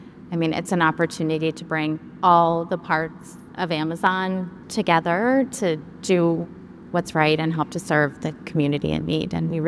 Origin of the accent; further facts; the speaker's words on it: Pennsylvania, United States; But here in the U.S., I am from Pennsylvania, and my family lives in a rural area where we have a number of fulfillment centers.